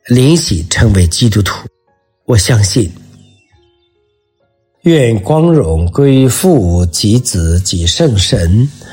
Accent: China; 都需要我们中国人深刻的认识，才能找到这个中国人特别有意义的有价值的真正的信仰。

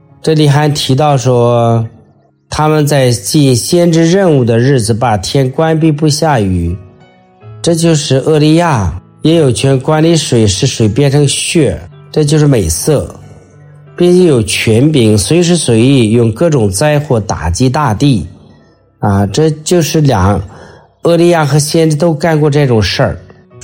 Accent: China; 我们中国教会都有不断的有传教士来到中国传教我们中国人也接受福音了

